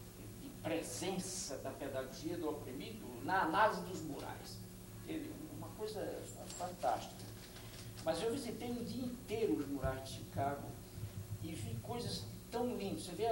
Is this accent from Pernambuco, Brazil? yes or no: yes; Recife, Pernambuco, Brazil; born there; essa é a casa exatamente onde eu nasci e que há 3 anos atrás ou 4 foi demolida. E eu confesso que eu fui ao Recife